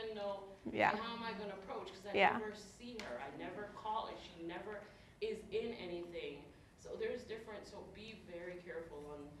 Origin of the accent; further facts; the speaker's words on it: Belize; different cultures are different. I'm from Belize